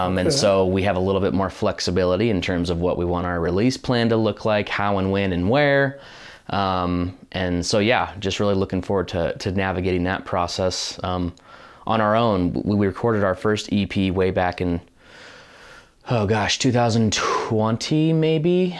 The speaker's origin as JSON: {"language": "English", "town": "Boise", "region": "Idaho", "country": "United States", "said": "So I'm from Boise originally, but then moved away for a long time, and I moved back in 2016."}